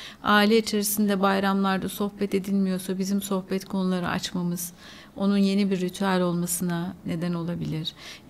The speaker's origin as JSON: {"language": "Turkish", "town": "Diyarbakır", "region": "Diyarbakır Province", "country": "Turkey", "said": "Yani ben de mesela senin için işte Diyarbakırlıyım."}